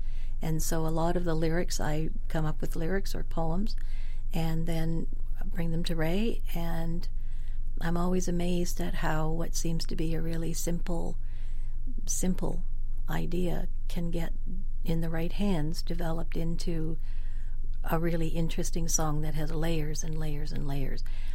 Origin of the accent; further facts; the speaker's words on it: Sackville, New Brunswick, Canada; Well, I grew up in Sackville, so I remember very clearly what it